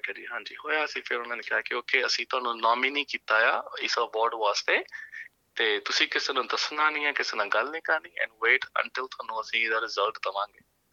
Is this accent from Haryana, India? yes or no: no; Goraya, Punjab, India; moved away as an adult; ਪੰਜਾਬ ਤੋਂ ਜੀ, ਮੈਂ ਹੈਗਾ ਜ਼ਿਲ੍ਹਾ ਜਲੰਧਰ, ਸ਼ਹਿਰ ਮੇਰਾ ਗੁਰਾਇਆ ਹੈ ਜੀ, ਅਤੇ ਮੇਰਾ ਜੰਮਪਲ, ਮੇਰਾ ਜਿਹੜਾ ਬਚਪਨ ਹੈ ਜੀ, ਮੇਰੀ ਪਤਾਇਸ਼ ਸਾਰੀ ਗੁਰਾਇਆ ਸ਼ਹਿਰ ਦੀ ਆ, ਉੱਥੇ ਲੱਗਦੇ ਸ਼ਹਿਰ ਨਾਲ ਦੇ ਫਲੋਰ ਸ਼ਹਿਰ ਤੋਂ ਪੜ੍ਹਿਆ ਹੋਇਆ ਜੀ ਮੈਂ, ਸੇਂਟ ਜੋਸਫ ਕੋਨਵੈਂਟ ਸਕੂਲ ਤੋਂ।